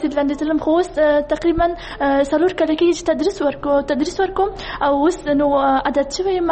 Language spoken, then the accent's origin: Pashto; Kabul, Afghanistan; زه د کابل اوسیدونکی یم.